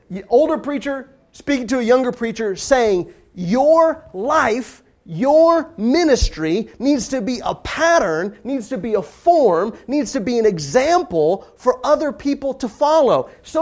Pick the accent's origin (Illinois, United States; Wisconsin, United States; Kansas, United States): Kansas, United States; I grew up in Kansas, and the Lord's church is very few and far between up there